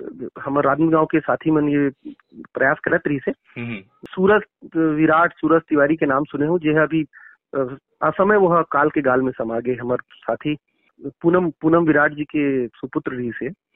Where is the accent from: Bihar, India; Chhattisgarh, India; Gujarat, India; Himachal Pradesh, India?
Chhattisgarh, India; श्रोता मन छत्तीसगढ़िया है मैं छत्तीसगढ़िया हूँ आप छत्तीसगढ़िया हो